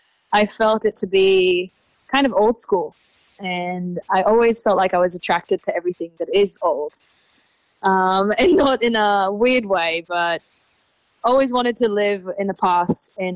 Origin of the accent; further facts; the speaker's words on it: Tel Aviv, Tel Aviv District, Israel; English is a second language; moved away as an adult; now in Australia; I'm originally from Tel Aviv. I'm 26 years old, and I've been living and traveling in Australia since October 2022.